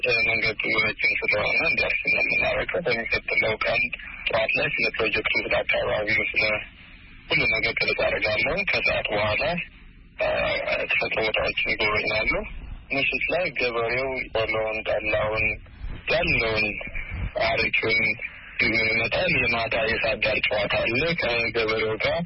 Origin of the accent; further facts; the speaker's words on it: Addis Ababa, Ethiopia; also born or lived in West Gojjam; ደብረ ማርቆስ ወደ 80 ኪሎ ሜትር ይገባል። ምዕራብ ጎጃም በጋዳሞት ወረዳ ነው የተወለድኩትኝ። ጣመ ጊዮርጊስ የሚባል ቤተክርስቲያን አለ እዛ አካባቢ። በ8 ዓመቴ ወደ አዲስ አበባ ወንድሞቼ አመጡኝ የተሻለ ትምህርት እንድማር